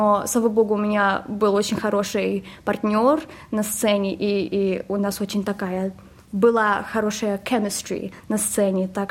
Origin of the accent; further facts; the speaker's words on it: Zhezkazgan, Ulytau Region, Kazakhstan; now in Sydney, Australia; В Казахстане я родилась. Мы из Казахстана, из Джисказгана.